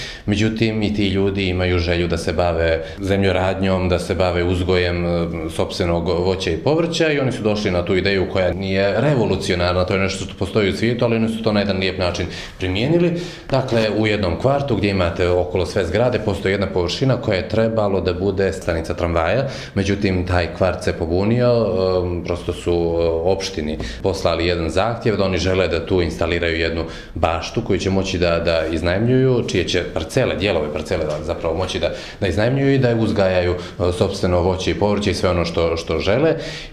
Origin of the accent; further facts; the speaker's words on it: Montenegro; ja sam bio jedini iz Crne Gore